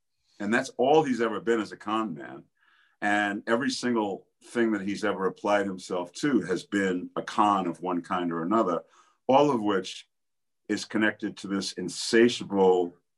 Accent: New York City, New York, United States; I was on my guard because I grew up in New York City

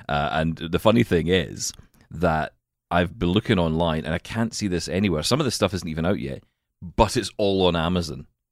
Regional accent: Glasgow, Scotland, United Kingdom; But we're from Glasgow in Scotland, so we're not that scared of our lives.

